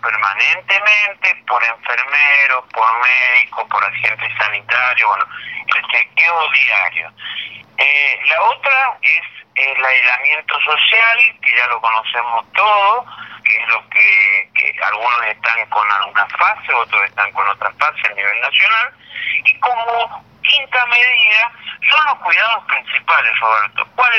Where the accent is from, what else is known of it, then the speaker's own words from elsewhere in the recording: San Rafael, Mendoza, Argentina; en la misma provincia, yo soy del sur, yo soy de San Rafael, ¿sí?